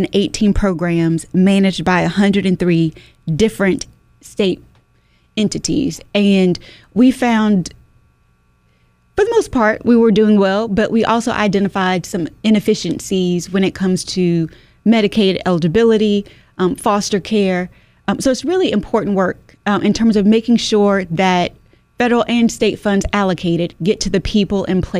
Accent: North Carolina, United States; being born and raised in Eastern NC, I know what it's like to sweep flood water out of my living room.

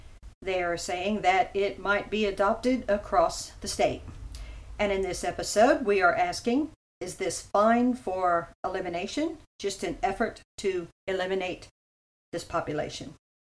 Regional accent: Texas, United States; Maggie currently lives in my home state of Texas

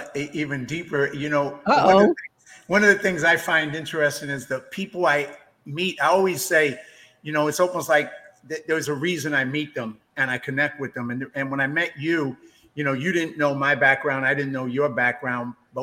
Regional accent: New York, United States; And I think, you know, growing up in the South Bronx, I saw all the years of great intentions that led to the opposite results all the time.

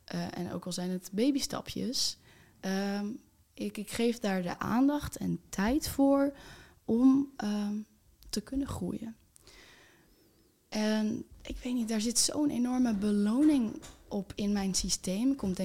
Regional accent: Lelystad, Flevoland, Netherlands; ik kom uit Lelystad, maar in een wijk zit er een dorp van zo'n 200 mensen, het Siddadorp.

